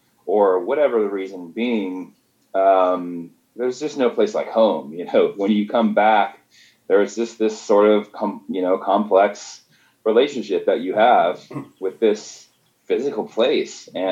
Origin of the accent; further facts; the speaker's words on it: Richmond, Virginia, United States; also born or lived in Seattle / San Francisco; I'm primarily from Virginia, and I'm actually here now. I've actually moved back here. And so Richmond, Virginia was always a place, like when I moved to Seattle, I would still come home and visit my mom.